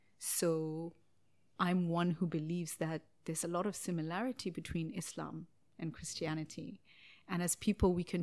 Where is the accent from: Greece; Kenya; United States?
Kenya; so I'm mixed race, I'm Kenyan, but my father's family were from a place called Kashmir, which is between India and Pakistan and still subject to quite a bit of conflict.